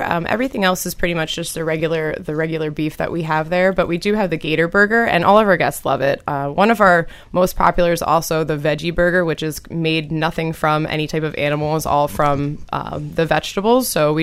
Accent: Pennsylvania, United States; I'm originally from Pennsylvania, and you saw a lot of that with the gamey meat up there.

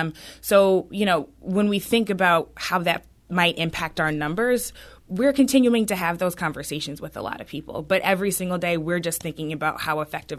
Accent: St. Louis, Missouri, United States; also born or lived in Washington, D.C.; I am from St. Louis, but again, I was in D.C. for the last few years

